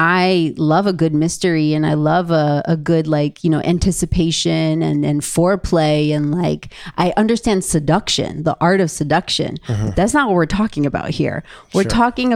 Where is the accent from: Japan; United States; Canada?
Japan; Kawasaki, Kanagawa; also born or lived in Tokyo; being American and being Japanese, like being Buddhist and being Jewish, like being born and raised in Tokyo, Japan, and growing up in Kawasaki, Japan